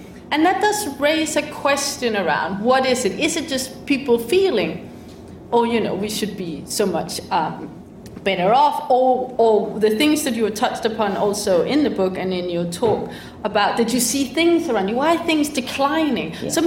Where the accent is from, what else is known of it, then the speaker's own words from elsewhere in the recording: Denmark; English is a second language; you can hear my accent. I come from a country where radical right-wing populism was popular before it became trendy. Denmark, yeah. Denmark is not, you know, a super unequal, super poor country.